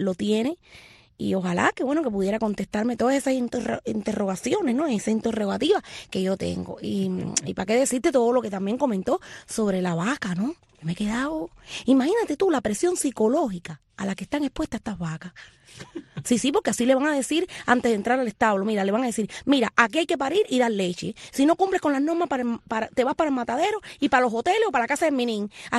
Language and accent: Spanish; Hoyo Manso, Cuba; yo a mi abuela allí, a mi pueblo, Hoyo Manso